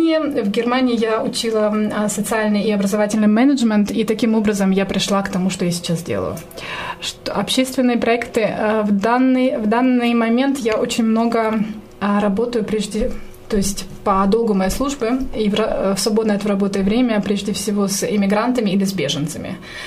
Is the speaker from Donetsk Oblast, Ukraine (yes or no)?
no; Mykolaiv, Mykolaiv Oblast, Ukraine; also born or lived in Kyiv; Я родом из Украины, я родом из Николаева, но с 22 лет я училась в Киеве, я закончила Национальный университет Киево-Могилянская академия.